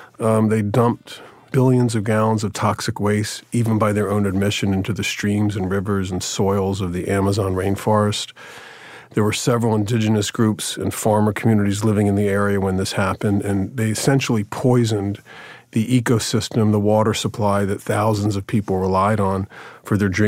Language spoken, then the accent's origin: English; Jacksonville, Florida, United States; Jacksonville, Florida.